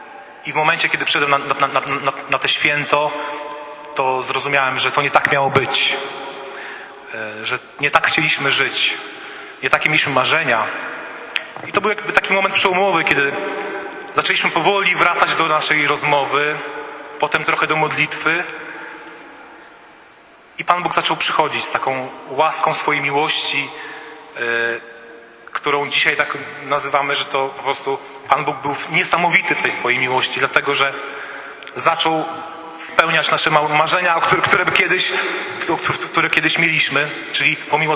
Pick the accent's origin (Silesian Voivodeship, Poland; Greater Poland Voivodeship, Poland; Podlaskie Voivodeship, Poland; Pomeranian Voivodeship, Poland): Podlaskie Voivodeship, Poland; Łomża; jesteśmy właśnie z Łomży, z tej parafii. Tutaj sobie żyjemy, tutaj mieszkamy i tutaj pracujemy.